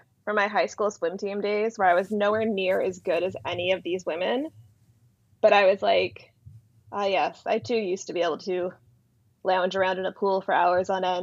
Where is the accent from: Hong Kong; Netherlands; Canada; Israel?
Canada; seeing like our Canadian women in the swimming was amazing